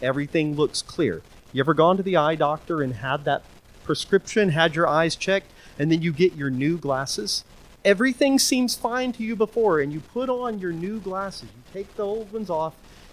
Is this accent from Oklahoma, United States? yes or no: yes; Oklahoma, United States; Where I grew up in Oklahoma, fog was a pretty common thing. We lived in a very flat area where there was a lot of moisture